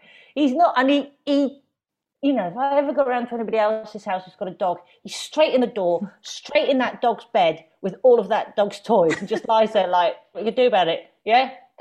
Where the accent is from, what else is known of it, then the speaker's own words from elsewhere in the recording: Ireland; when I grew up in Ireland